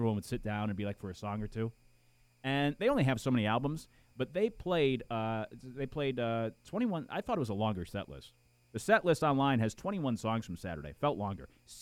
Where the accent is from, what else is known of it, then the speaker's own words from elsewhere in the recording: Connecticut, United States; I was spoiled growing up in Connecticut. We got all the bands to come through because we were right between New York and Boston.